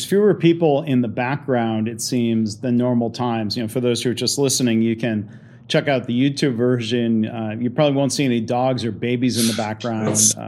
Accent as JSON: {"language": "English", "region": "Michigan", "country": "United States", "tie": "born or raised there", "said": "And you can tell Michigan is my home state because I know how to say, it might sound incorrect to people when they see it, but Traverse City, Michigan."}